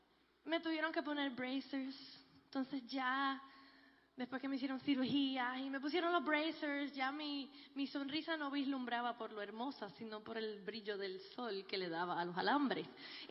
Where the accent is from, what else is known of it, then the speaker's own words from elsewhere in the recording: Puerto Rico; also born or lived in New York, United States; nos mudamos de New York a Puerto Rico. Y en Puerto Rico fue donde me crié desde los 7 años y medio de edad. Y me siento más boricua que el coquí.